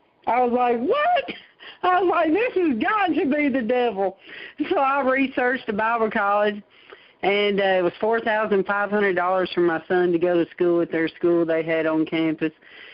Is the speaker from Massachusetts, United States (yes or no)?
no; Nashville, Tennessee, United States; yes, I say it with an R because I'm from Nashville.